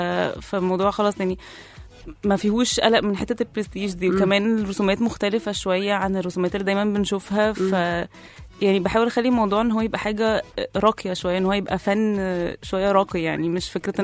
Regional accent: Egypt; دي اللي منتشره عندنا في مصر هنا

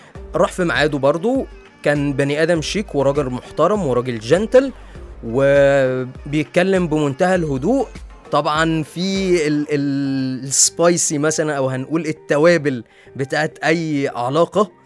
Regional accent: Egypt; وكلنا كمصريين لازم نكون واقفين جنبه

